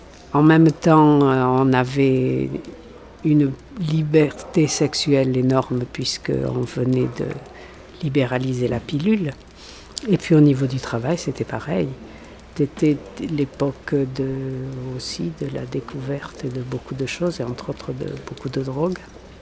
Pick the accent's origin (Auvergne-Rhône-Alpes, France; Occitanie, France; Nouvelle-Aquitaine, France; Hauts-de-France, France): Nouvelle-Aquitaine, France; Bruges; On a construit une maison à Bruges, j'ai passé mon enfance à Bruges et je suis allée à l'école dans ce village.